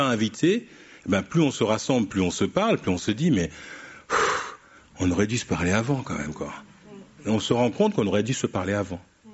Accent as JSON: {"language": "French", "country": "France", "tie": "born or raised there", "said": "moi je suis d'origine guadeloupéenne, et j'ai grandi en France"}